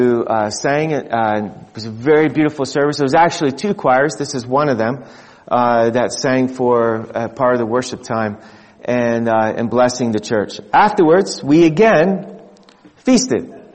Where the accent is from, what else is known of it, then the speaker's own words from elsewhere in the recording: United States; we're Americans, or I'm very American.